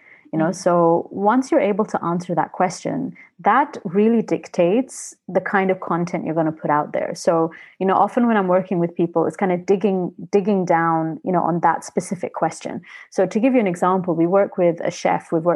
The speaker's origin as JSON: {"language": "English", "country": "Libya", "said": "because a lot of people don't know I'm from Libya."}